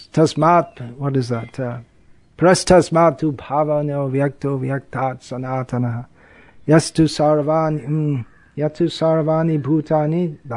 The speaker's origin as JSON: {"language": "English", "region": "England", "country": "United Kingdom", "said": "It's French name, so being English, I'm a little wary about pronouncing French words"}